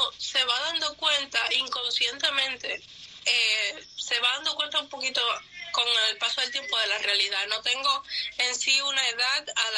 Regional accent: Cuba; se dé cuenta de que todos somos cubanos y de que ser cubano no es lo mismo que ser comunista

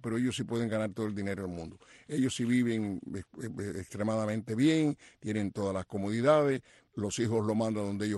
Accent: Cuba; yo me pregunto como cubano

